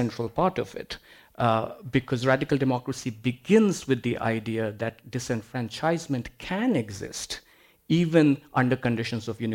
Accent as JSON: {"language": "English", "country": "India", "tie": "born or raised there", "moved": "yes", "lives_now": "England, United Kingdom", "said": "when I was growing up in India in the 90s and before moving to England in the early 2000s"}